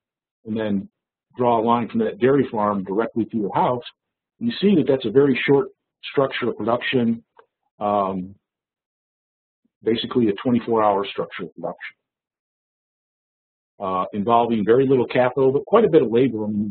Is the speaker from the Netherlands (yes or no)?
no; Geneva, New York, United States; I grew up in Geneva, New York.